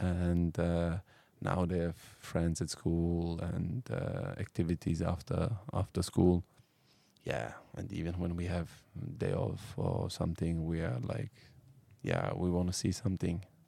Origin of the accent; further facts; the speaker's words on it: Turkey; But I was in my hometown in Turkey. So I had like my auntie, she was there, she cooked for me.